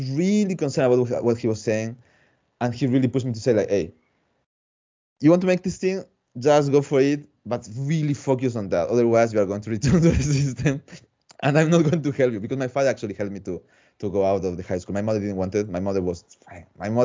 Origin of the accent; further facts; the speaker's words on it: Ecuador; English is a second language; now in Spain; I was coming from Ecuador, and then I just suddenly arrived to Spain, and I had the chance, the really good chance to choose what I was going to focus in.